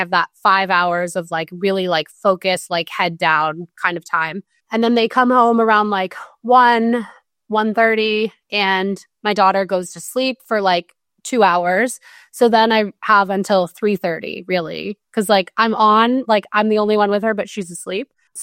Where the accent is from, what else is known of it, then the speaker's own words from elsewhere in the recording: Arizona, United States; now in Los Angeles, United States; Like, we live in LA. I grew up in Arizona.